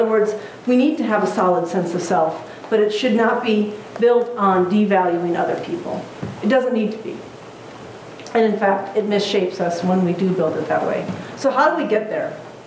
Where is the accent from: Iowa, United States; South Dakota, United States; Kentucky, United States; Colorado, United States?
South Dakota, United States; when I grew up in South Dakota and I knew no one other than white people